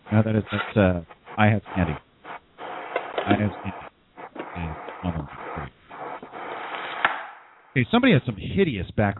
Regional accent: United States; I'm from America, bro. We tell people what to do, okay?

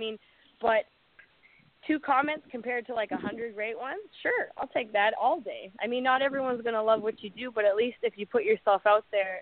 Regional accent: Canada; accent: Canadian; I noticed that I picked up a little bit of an American. Well, I lost my Canadian accent. I feel like I did.

